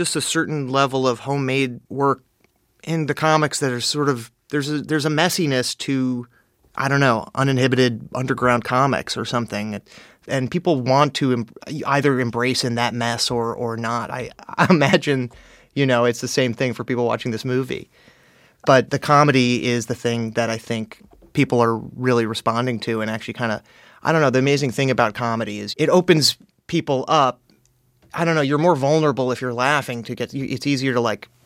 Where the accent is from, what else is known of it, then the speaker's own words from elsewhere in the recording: New York, United States; only by virtue of growing up in New York. I didn't grow up in Los Angeles.